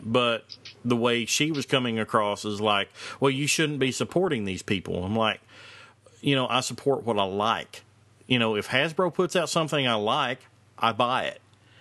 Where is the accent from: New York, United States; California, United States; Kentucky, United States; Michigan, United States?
Kentucky, United States; I'm from Kentucky, so I got an accent.